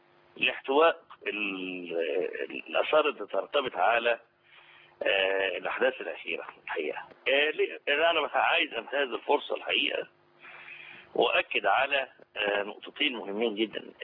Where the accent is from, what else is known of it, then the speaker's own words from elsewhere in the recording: Egypt; يعني ده نفس اللي بيحصل عندنا في مصر